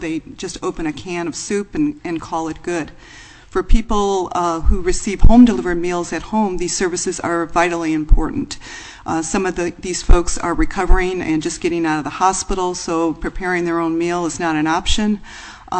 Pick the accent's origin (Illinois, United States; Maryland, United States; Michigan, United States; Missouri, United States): Illinois, United States; Chicago; I'm from Chicago. What can I say?